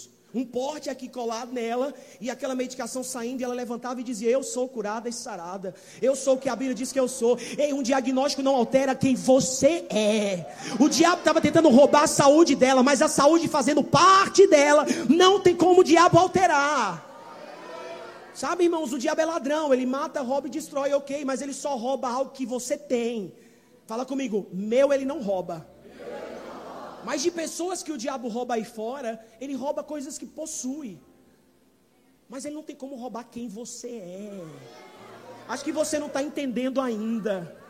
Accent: Campina Grande, Paraíba, Brazil; eu sou natural de Campina Grande, a Marcela teve dúvida, me perguntou hoje. Eu nasci em Campina Grande

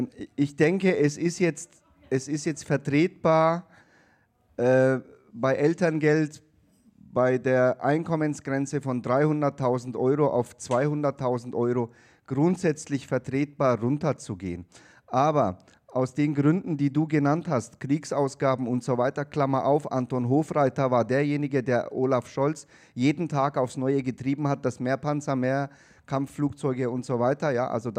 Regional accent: Nuremberg, Bavaria, Germany; Und ich würde mir wünschen, wenn in Nürnberg, das ist halt meine Heimatstadt

